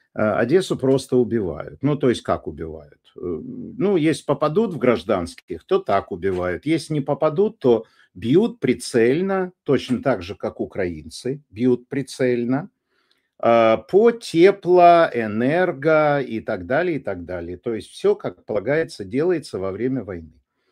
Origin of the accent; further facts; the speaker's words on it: Tyumen, Tyumen Oblast, Russia; moved away; как бывший россиянин, бывший тюменец.